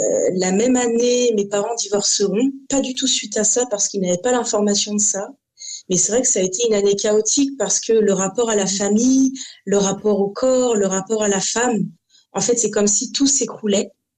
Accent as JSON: {"language": "French", "town": "Lorient", "region": "Brittany", "country": "France", "tie": "born or raised there", "said": "Moi, je suis native de Lorient, donc en Bretagne, comme tu dis."}